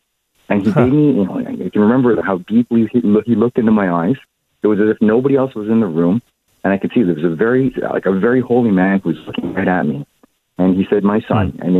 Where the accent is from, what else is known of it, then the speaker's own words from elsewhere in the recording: Canada; Growing up in Canada, I as part of the Filipino family